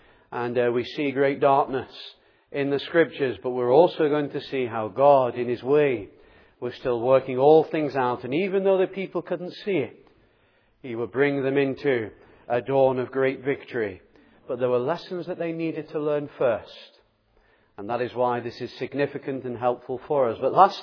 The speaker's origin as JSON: {"language": "English", "town": "Southport", "region": "North West England", "country": "United Kingdom", "tie": "born or raised there", "said": "When growing up in Southport"}